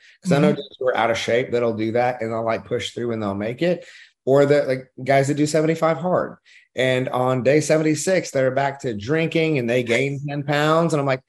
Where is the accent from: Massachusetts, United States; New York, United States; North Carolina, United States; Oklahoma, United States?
Oklahoma, United States; And again, I'm from Oklahoma. Like, fun for us is really simple.